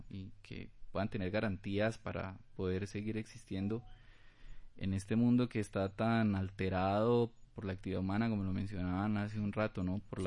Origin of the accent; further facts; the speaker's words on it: Colombia; como colombianos seamos privilegiados en tener el primer puesto en biodiversidad, en riqueza de aves.